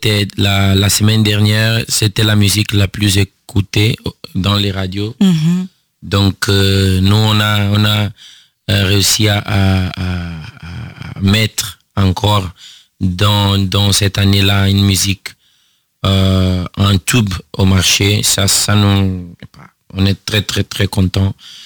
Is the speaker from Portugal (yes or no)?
yes; Portugal; now in France; Parce que nous, on est sorti du Portugal, mais on savait même pas ce qu'on avait rencontré ici en France.